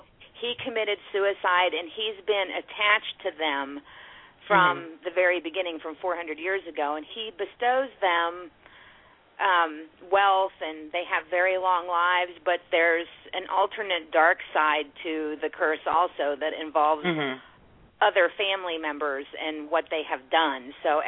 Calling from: Kansas City, Missouri, United States; I'm actually calling from Kansas City, Missouri. I'm in the heart of America.

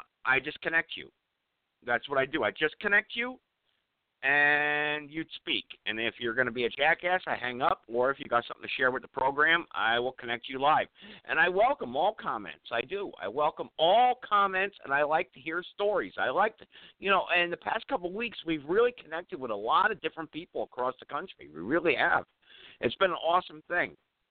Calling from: Greensboro, North Carolina, United States; broadcasting live at 6:05 p.m. on the East Coast. I'm broadcasting from Greensboro, North Carolina.

